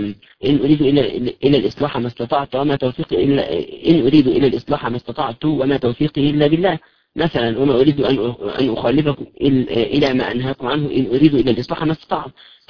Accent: Egypt; عندما نرى الضباط الملتحين عندنا في مصر مثلا

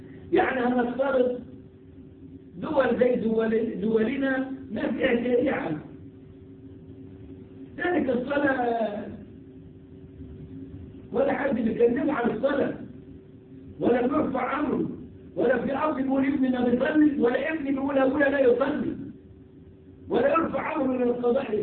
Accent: Egypt; تلاقيهم لسه بيطبقوا اللي عملوه عندنا في مصر من 100 سنة

